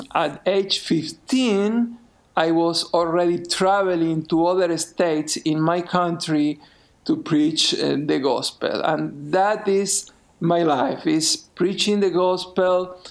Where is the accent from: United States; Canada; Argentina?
Argentina; Buenos Aires; I grew up in Buenos Aires, Argentina.